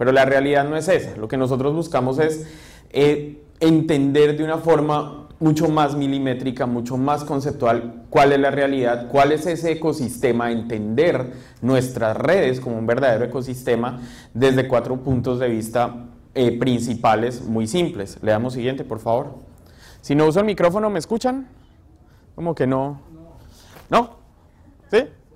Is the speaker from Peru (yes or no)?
no; Colombia; vengo de Exinda Networks, vengo desde Colombia, soy la persona que representa en la dirección comercial de Exinda a Latinoamérica.